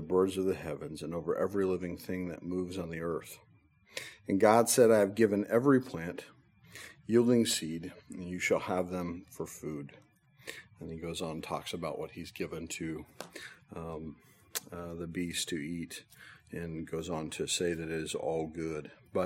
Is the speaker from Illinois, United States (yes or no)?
no; Nebraska, United States; and growing up in Nebraska, you could drive outside the city, get away from the light, and just look up